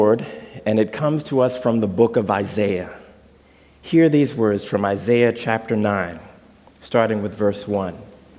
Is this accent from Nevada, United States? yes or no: no; Texas, United States; also born or lived in Chicago; now in Holland, United States; all I could think about is I grew up in Texas